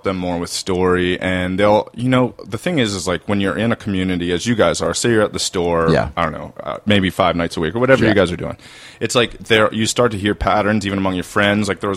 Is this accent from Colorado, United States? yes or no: no; Maryland, United States; Like, I'm from Maryland. I have no connections at all.